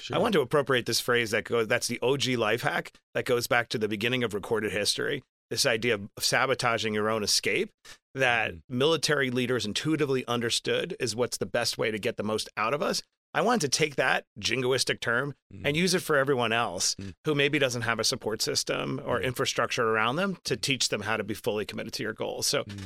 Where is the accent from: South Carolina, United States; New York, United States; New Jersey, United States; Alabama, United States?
New York, United States; Queens; I grew up in Queens, New York, and really tough circumstances, abject poverty.